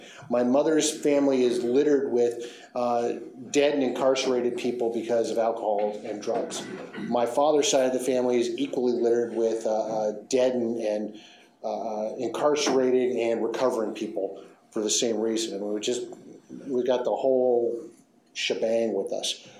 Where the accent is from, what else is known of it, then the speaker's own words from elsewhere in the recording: San Leandro, California, United States; I grew up in San Leandro, California, just right over there, with an intact family